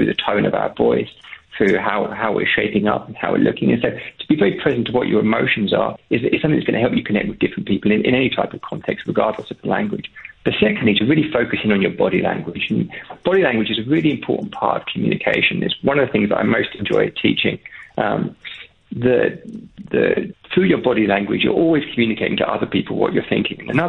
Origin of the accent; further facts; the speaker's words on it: England, United Kingdom; I was back in my home country, England, over the summer